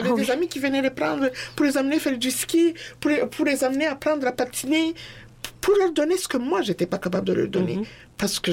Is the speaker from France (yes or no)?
no; Rwanda; Mais moi, je venais du Rwanda.